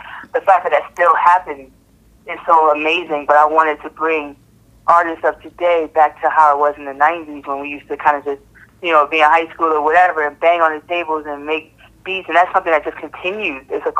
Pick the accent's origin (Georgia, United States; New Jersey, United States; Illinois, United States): New Jersey, United States; And he didn't understand, but I'm from Jersey, so I was like, just don't worry.